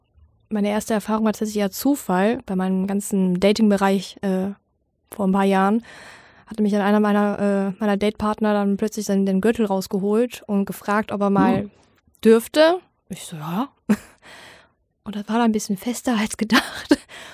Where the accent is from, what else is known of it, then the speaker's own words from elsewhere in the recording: East Germany, Germany; Ich bin ja eigentlich Ossi